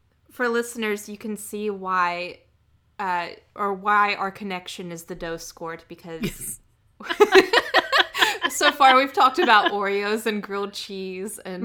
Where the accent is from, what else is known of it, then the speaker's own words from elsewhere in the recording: the South, United States; I'm from the South, so of course I love butter.